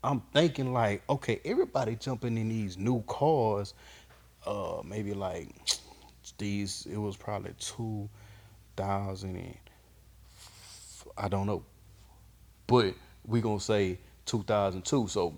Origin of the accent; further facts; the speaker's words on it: Houston, Texas, United States; Yeah, I'm from Acres Home.